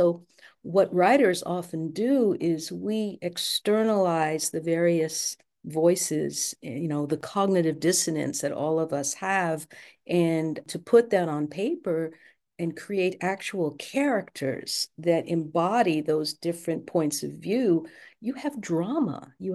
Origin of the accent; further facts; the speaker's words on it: New York City, New York, United States; I grew up in Brooklyn, New York. It was an urban area. Flatbush was the neighborhood. Went to Erasmus Hall High School.